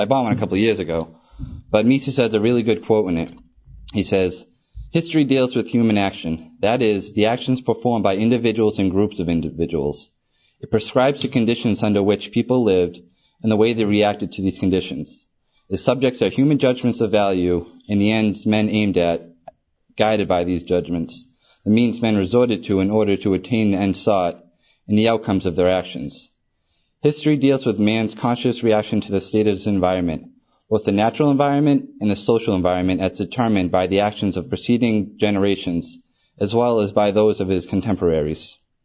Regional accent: Massachusetts, United States; I'm from University of Massachusetts. I was born and raised there

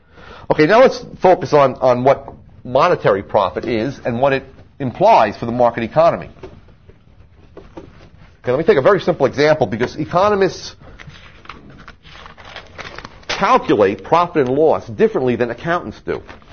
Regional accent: New Jersey, United States; from my home state of New Jersey.

